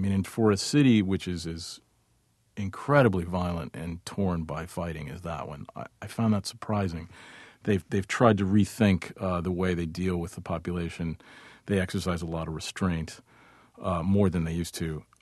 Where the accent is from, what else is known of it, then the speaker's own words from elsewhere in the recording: United States; as an American reporter, I can't walk out into the neighborhood and ask around safely.